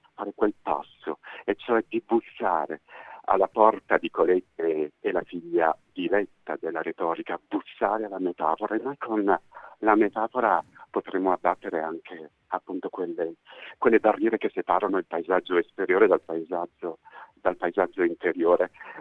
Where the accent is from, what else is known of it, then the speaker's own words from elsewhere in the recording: Apulia, Italy; Tu sai che le mie origini sono pugliesi, vengo da un paesino della provincia di Bari.